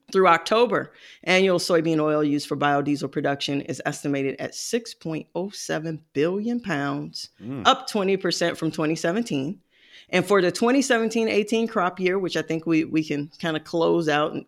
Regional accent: St. Louis, Missouri, United States; because I grew up in St. Louis, you know, I have a little bit of a bias against the New England Patriots.

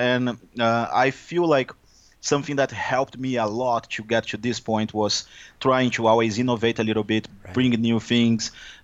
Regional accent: Brazil; English is a second language; now in United States; I am originally from Brazil, as you can guess based on my accent here. I'm not from the US.

